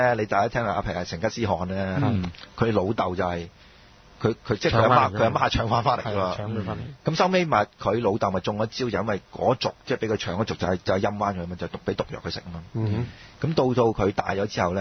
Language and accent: Cantonese; China; 譬如好似我哋中國人去移到民咁樣，咁即係就算唔適應，即係點樣都好啊，即係都做到工